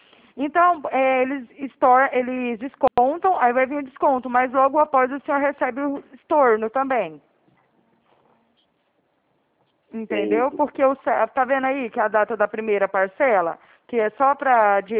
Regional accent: Uberaba, Minas Gerais, Brazil; now in Araraquara, Brazil; Não, eu sou aqui de Araraquara. Na verdade, o meu DDD 34, que eu sou de Uberaba, né? E aí eu mudei pra cá, pra Araraquara, eu tô trabalhando aqui.

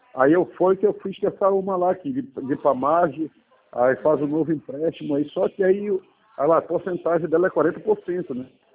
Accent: Macapá, Amapá, Brazil; Não, não, eu sou de Macapá, eu.

